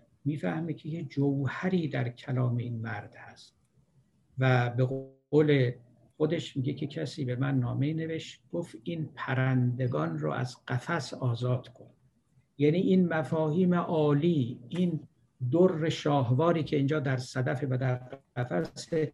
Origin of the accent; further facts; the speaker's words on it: Iran; گفتم من ایرانی ام.